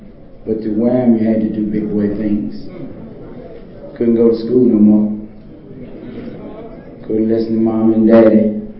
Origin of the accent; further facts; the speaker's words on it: Washington, District of Columbia, United States; I am proud to say I'm from Washington, D.C.